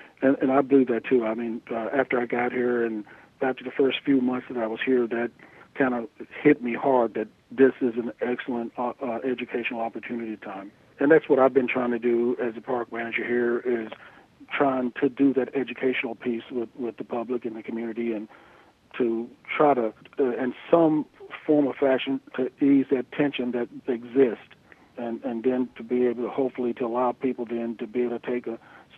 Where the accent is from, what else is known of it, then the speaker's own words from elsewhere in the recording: Pembroke, Kentucky, United States; Nope, I'm from Pembroke, Kentucky. I was in the Marine Corps in Southern California when I retired